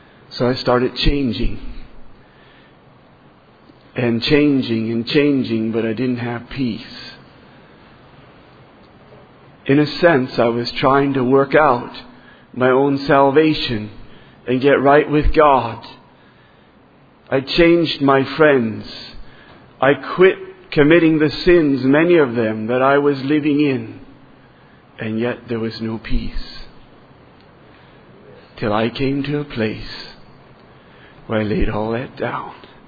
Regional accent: Ohio, United States; from Ohio.

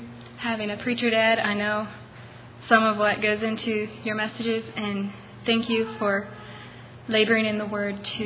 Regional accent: Liberty, Kentucky, United States; from Liberty, Kentucky

